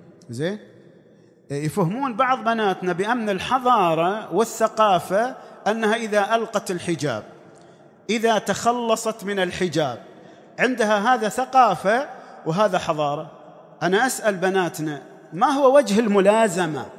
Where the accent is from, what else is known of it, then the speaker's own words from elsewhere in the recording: Al-Ahsa, Eastern Province, Saudi Arabia; مثل عندنا في الأحساء